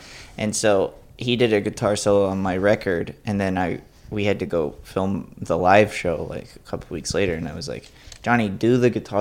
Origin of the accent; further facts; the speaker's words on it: the South, United States; I'm from the South, so I don't like want.